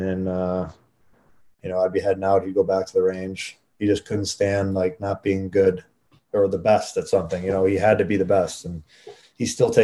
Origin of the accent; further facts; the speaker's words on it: South Carolina, United States; I'm from South Carolina originally. So I'd spend my summers down there.